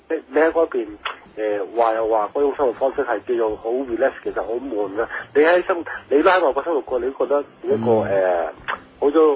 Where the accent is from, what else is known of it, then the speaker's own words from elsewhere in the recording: China; 我哋中國人咧胃好大，食唔飽啊嘛。